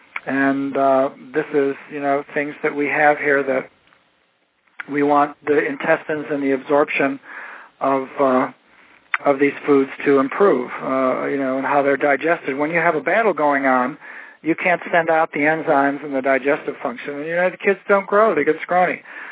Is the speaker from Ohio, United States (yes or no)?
yes; Cleveland, Ohio, United States; A lot of it came out of Cleveland, my hometown